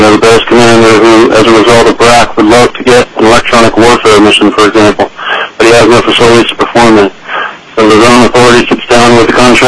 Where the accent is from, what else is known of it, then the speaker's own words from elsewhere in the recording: Florida, United States; I grew up on the Cape, so people say I have 50 years in aerospace